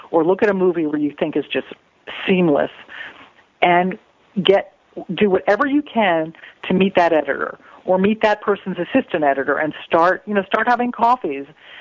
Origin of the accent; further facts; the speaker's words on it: New Jersey, United States; but I was from the East Coast, too. I grew up in New Jersey